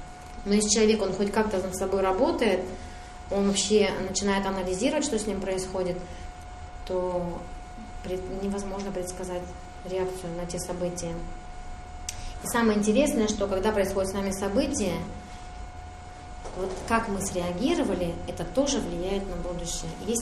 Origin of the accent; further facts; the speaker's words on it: Tatarstan, Russia; born there; Вот я родилась в Татарстане, все, это уже невозможно поменять.